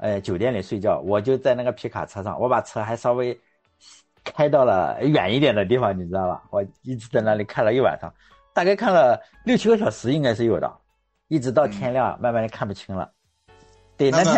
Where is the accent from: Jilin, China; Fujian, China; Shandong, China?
Shandong, China; accent: Shandong dialect; 我只有用山东方言讲出来才会比较押韵哈